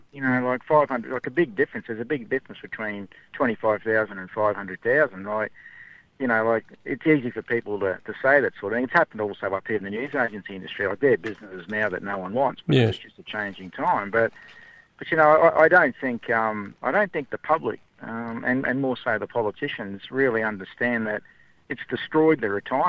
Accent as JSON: {"language": "English", "town": "Brisbane", "region": "Queensland", "country": "Australia", "said": "Yeah, hello. I'm from Brisbane."}